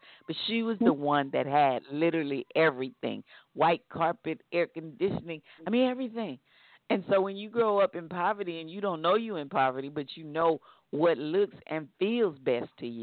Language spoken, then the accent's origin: English; Tennessee, United States; moved away as an adult; But I came to California from Tennessee. I had graduated from college.